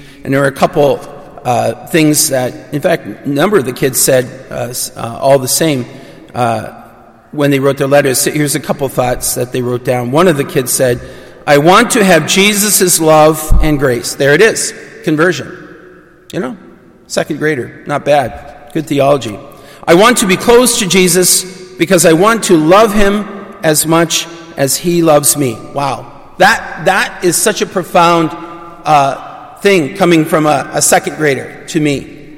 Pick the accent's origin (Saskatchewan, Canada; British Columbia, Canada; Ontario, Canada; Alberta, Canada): Ontario, Canada; Chatham; when I was growing up in Chatham, Ontario.